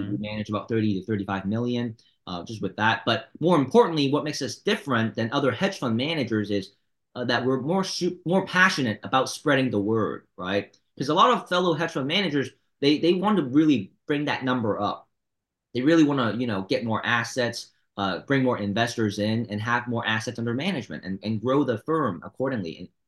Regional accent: Kansas, United States; I'm a city boy that loves the suburbs, right? Growing up in Kansas

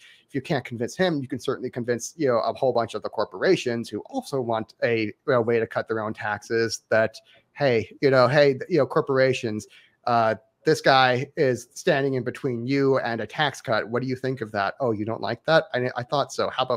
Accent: Florida, United States; now in Texas, United States; I was born and raised in Florida. And so I'm a recent Texas transplant, but Florida man who now lives in Texas.

